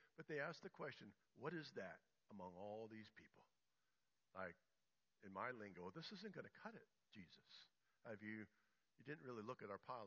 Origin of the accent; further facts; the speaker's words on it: United States; I'm thankful that I'm an American. I'm even more thankful that I'm a Christian, and my Christian heritage